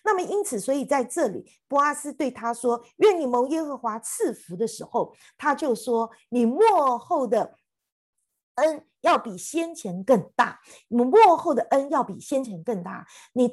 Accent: China; 我们中国人说这个好像聘金或者是聘礼一样哈

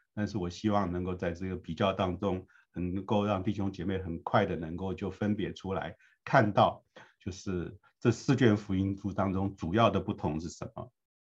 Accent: China; now in United States; 就像我们现在我们是中国人，我们有自己的中文名字， … ，然后到了美国来呢，那 … 大家不太好念，然后

